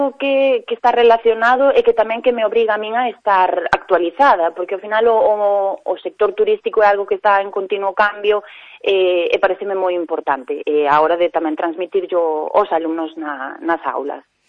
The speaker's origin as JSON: {"language": "Galician", "region": "Galicia", "country": "Spain", "said": "Eu son daqui da Costa da Morte toda a vida."}